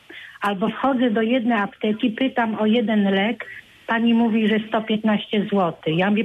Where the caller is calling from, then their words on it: Świebodzin, Lubusz Voivodeship, Poland; Dzień dobry, ja ze Świebodzina dzwonię.